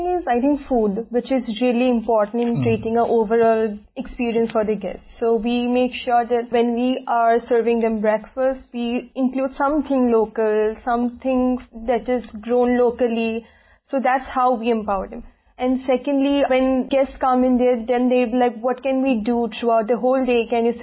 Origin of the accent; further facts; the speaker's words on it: Guwahati, Assam, India; I am from Guwahati, Assam. I am here because I run a homestay with my mother in our hometown itself, Guwahati.